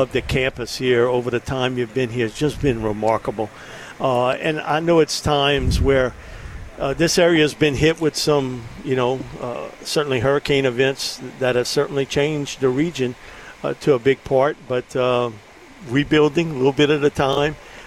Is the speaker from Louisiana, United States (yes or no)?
yes; Matthews, Louisiana, United States; Same thing, I grew up in the Matthews area.